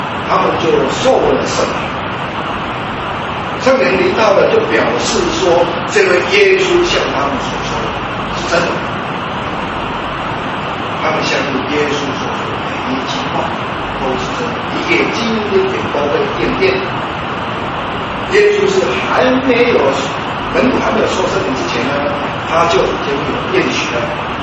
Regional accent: Taiwan; 因为我是我们是台湾人，啊，我们会讲台语，我们会讲国语，有的会讲学英语的

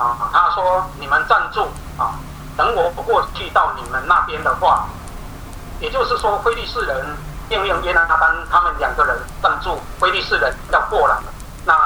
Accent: Taiwan; 那一公顷也就是我们台湾人所说的啊，约略大概等于一甲地啊

